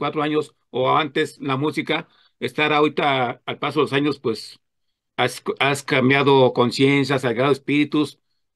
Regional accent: Mexico; Como mexicano, orgulloso

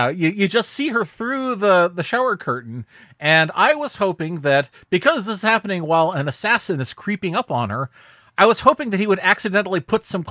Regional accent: United Kingdom; No truth, please. We're British.

